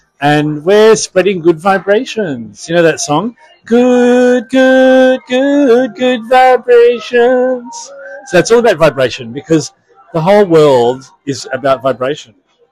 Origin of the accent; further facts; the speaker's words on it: Australia; It's hard for me to answer because I am Australian